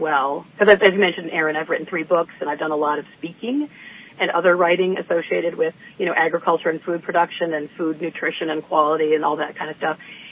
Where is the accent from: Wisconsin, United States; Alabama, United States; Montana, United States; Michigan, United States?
Michigan, United States; Kalamazoo; also born or lived in France; I'm from Kalamazoo, Michigan, and went to Kalamazoo College. Majored in biology and French, kind of an unusual combination